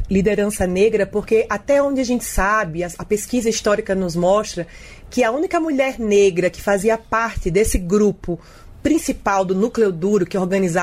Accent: Maceió, Alagoas, Brazil; born there; E como você sabe, eu nasci em Maceió também.

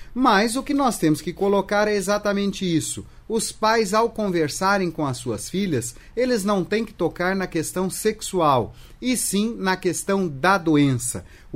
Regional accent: Maringá, Paraná, Brazil; o Paraná, minha terra, né? Eu sou de Maringá

